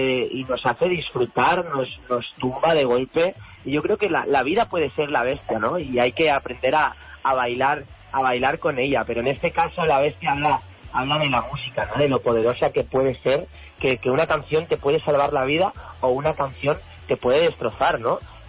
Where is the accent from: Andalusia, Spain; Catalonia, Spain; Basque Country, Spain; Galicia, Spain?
Catalonia, Spain; Sant Feliu de Llobregat; Estoy en Barcelona, sí, en mi pueblo, en San Feliu de Llobregat.